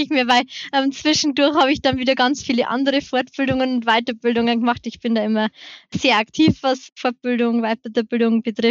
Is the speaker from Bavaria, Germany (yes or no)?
yes; Bavaria, Germany; Also bei uns in Bayern gibt es eben den bayerischen Bildungscheck.